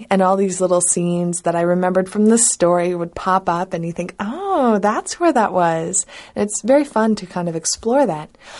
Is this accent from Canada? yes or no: yes; Canada; I grew up in Canada